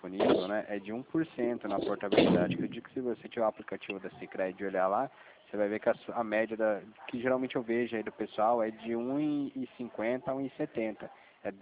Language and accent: Portuguese; São José dos Campos, São Paulo, Brazil; Não, não sou de Teodoro, sou de São José dos Campos, né?